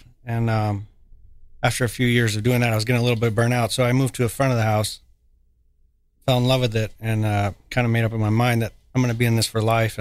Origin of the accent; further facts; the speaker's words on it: Tonopah, Nevada, United States; now in Las Vegas, United States; I grew up in Tonopah, Nevada.